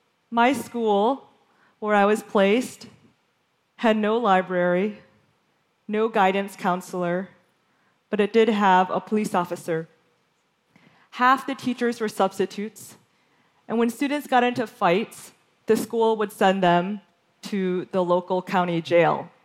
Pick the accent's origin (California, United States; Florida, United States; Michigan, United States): Michigan, United States; When I was growing up in Western Michigan in the 1980s